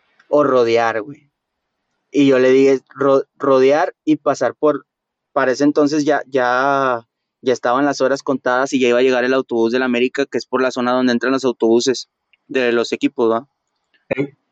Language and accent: Spanish; Monterrey, Nuevo León, Mexico; sí, el regio también tiene esa cuestión de que nos creemos bien chingones y todo y vamos a otro lado. Yo soy de Monterrey, güey